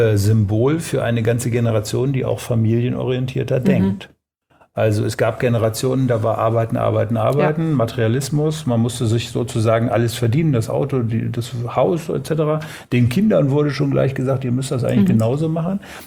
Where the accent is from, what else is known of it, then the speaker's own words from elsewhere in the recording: Hanover, Lower Saxony, Germany; wir als Hannoveraner